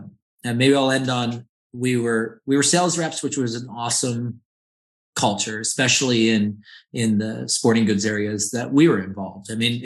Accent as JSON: {"language": "English", "country": "Canada", "tie": "born or raised there", "said": "I mean, I'm Canadian as well. And so it happens to be, the country I grew up in."}